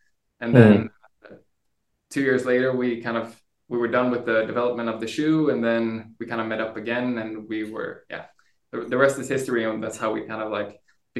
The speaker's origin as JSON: {"language": "English", "country": "Brazil", "tie": "born or raised there", "also_born_or_lived": "Sweden", "said": "I mean, I was born in Sweden, but moved around quite quickly. So I grew up partly in Brazil"}